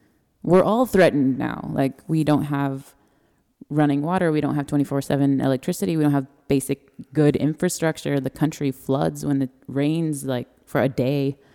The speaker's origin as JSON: {"language": "English", "country": "United States", "said": "And I'm American and they're not going to speak English."}